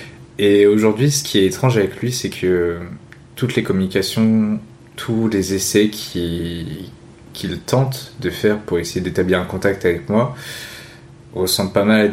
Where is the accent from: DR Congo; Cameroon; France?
France; born there; Vu que nous, on est nés en France, tu vois, moi et ma sœur